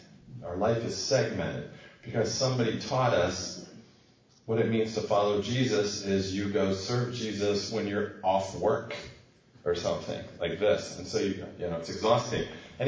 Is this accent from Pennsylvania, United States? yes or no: no; Washington, District of Columbia, United States; So my background is I came through the police department. I'm from Washington, D.C., came through the police department.